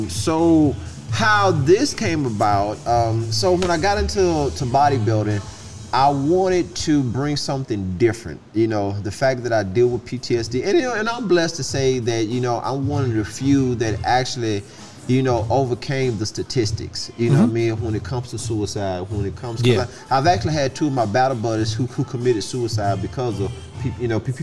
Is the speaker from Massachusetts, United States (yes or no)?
no; Arkansas, United States; setback that caused me to move back to Arkansas. And I was just looking for, like, I think I was back in my hometown for like 6 months.